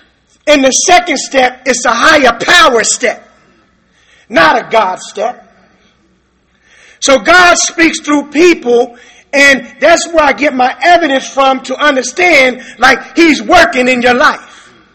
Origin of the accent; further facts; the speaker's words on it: Trenton, New Jersey, United States; And for those who don't know, I'm from Trenton, New Jersey.